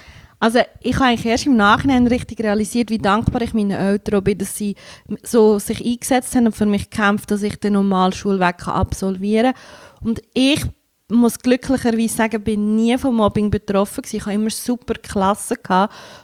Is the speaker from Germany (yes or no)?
no; Lucerne, Switzerland; bin 28, komme aus Wallwil, aber ursprünglich bin ich im Entlebuch aufgewachsen